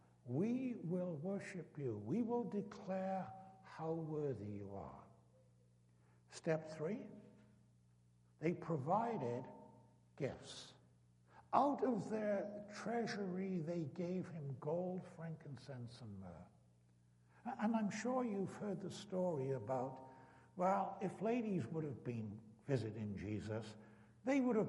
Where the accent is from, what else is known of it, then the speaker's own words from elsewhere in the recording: Wales, United Kingdom; When I grew up in Britain, we were told time and time again from the pulpit that rugby, which is our national sport in Wales